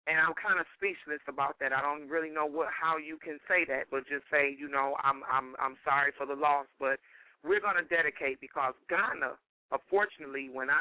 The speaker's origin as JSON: {"language": "English", "country": "United States", "tie": "born or raised there", "said": "I was born and raised in America. I'm African American, but everybody called me African."}